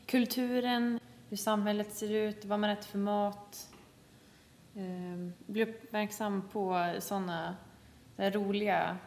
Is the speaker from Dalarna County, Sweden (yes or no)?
no; Sundsvall, Västernorrland County, Sweden; Huvudstaden är ungefär dubbelt så stor som min hemstad Sundsvall.